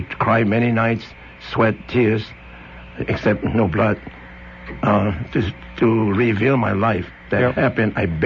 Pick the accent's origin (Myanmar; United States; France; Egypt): Myanmar; Yeah, I was born and raised in Burma, now called Myanmar. And I was, one time I was brought up by a very, very wealthy family